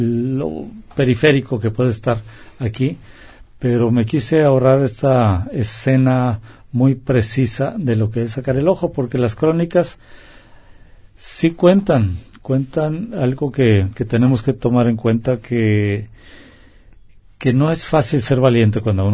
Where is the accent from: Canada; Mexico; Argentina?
Mexico; esto que a la distancia y como mexicano lo pude ver